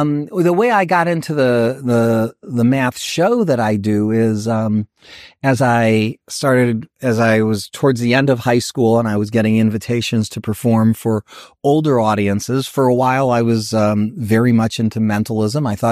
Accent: Cleveland, Ohio, United States; I grew up in Cleveland.

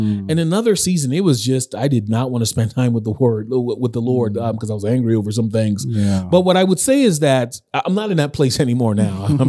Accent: United States; now in Nigeria; growing up in the United States, in ministry there, I often heard pastors talk about prayer as a conversation

